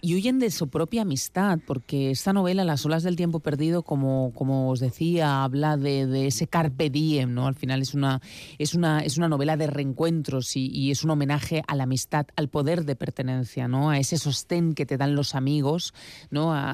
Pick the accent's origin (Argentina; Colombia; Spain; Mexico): Spain; Catalonia; me fui a Lampurdá, que es mi tierra.